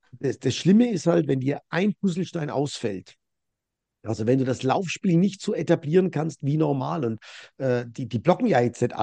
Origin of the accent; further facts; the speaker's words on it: Bavaria, Germany; Ich bin halt ein Mittelfranke, ne? Versuche bodenständig zu bleiben